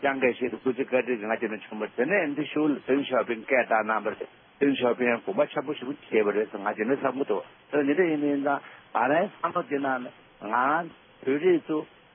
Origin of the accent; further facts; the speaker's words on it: Shandong, China; 俺山东人么就今天送不的去吃过了